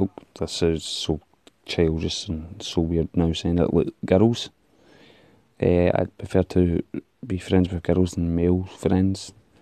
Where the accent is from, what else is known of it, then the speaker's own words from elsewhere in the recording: Gowkthrapple, Scotland, United Kingdom; I was brought up in a place called Gowfrapple, which is also in Scotland, but it's known in Scotland as Gowkey.